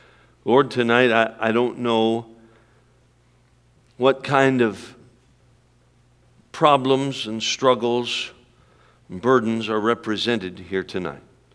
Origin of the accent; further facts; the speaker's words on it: Alaska, United States; I'm from Alaska, and we're inhibited.